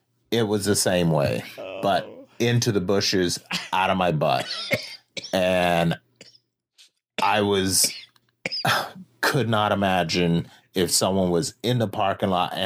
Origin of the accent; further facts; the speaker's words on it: Florida, United States; Do you remember as a kid, at least when I'm growing up in Florida